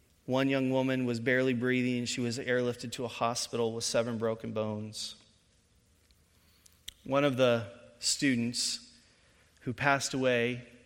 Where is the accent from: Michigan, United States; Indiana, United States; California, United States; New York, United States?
Indiana, United States; I grew up in Indiana, and there's a Christian college called Taylor University between Muncie and Fort Wayne.